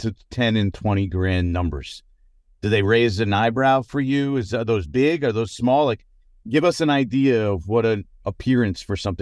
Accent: New Jersey, United States; I know, and I grew up, and I'm born and raised in Jersey. I grew up, I know 1,000 Tommy DeVitos, right?

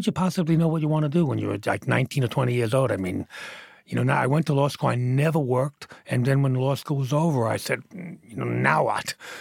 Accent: Brooklyn, New York, United States; I lived in New York. It was very provincial. I grew up in Brooklyn

